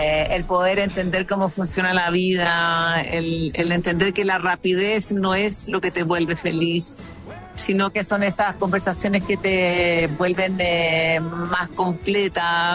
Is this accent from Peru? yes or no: no; Chile; tuve grandes oportunidades, viví afuera, trabajé afuera, pero siempre mi vínculo fue más potente con Chile. Quizás me dio mucho susto viajar, tal vez soy demasiado chilena.